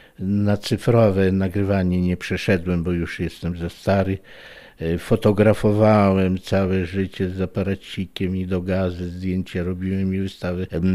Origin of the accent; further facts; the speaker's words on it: Subcarpathian Voivodeship, Poland; Tak, ja pochodzę z miasteczka koło Lubaczowa. W Lubaczowie kończyłem liceum.